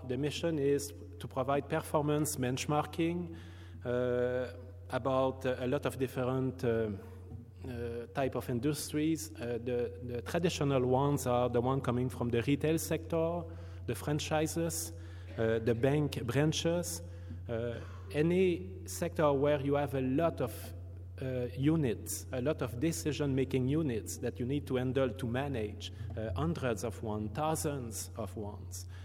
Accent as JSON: {"language": "English", "town": "Montreal", "region": "Quebec", "country": "Canada", "said": "So I'm from Montreal, Quebec, Canada."}